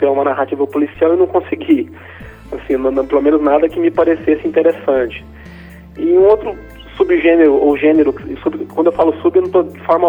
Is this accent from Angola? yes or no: no; Goiás, Brazil; now in São Paulo, Brazil; eu sou goiano, vivo aqui, né, e conheço os dois lados, digamos, né? Uhum. Sei o que é ser criado no interior de Goiás e agora sei também o que é viver aqui na maior cidade do país.